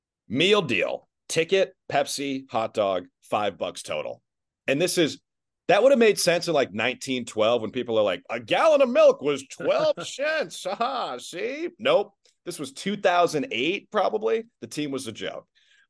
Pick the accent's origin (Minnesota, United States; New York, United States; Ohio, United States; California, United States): Minnesota, United States; But I do have a soft spot for the Wolves, and obviously Minnesota is going to be my hometown forever.